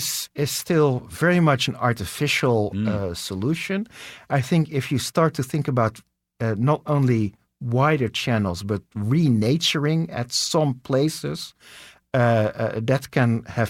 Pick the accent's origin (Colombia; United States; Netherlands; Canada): Netherlands; I am from the Netherlands